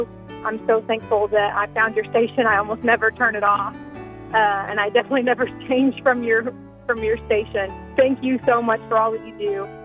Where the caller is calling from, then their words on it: Arkansas, United States; from Arkansas.